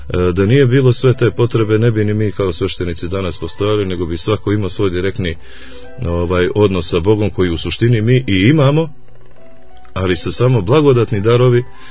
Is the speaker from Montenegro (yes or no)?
yes; Montenegro; neka novija kategorija u zadnjih nekih 150 godina koja se pojavljuje kod nas u Crnoj Gori